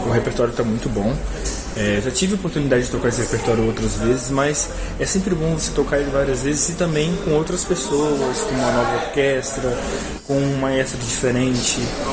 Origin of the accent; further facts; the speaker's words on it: Vitória, Espírito Santo, Brazil; tenho 22 anos, sou do Espírito Santo, Vitória.